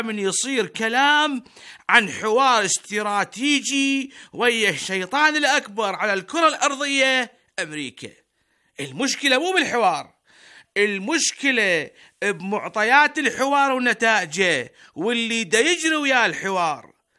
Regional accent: Iraq; بلدنا العراق

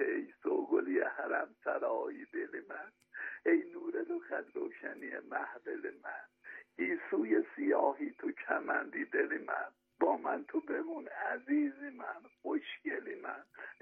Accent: Iran; مردم شریف و عزیز و صمیمی و دوست داشتنی وطنم ایران عزیز

